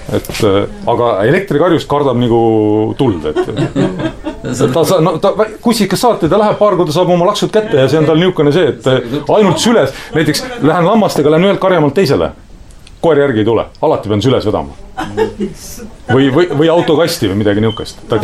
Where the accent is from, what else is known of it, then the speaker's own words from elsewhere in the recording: Saare County, Estonia; ma olen siit pärit ja lihtsalt ilus koht on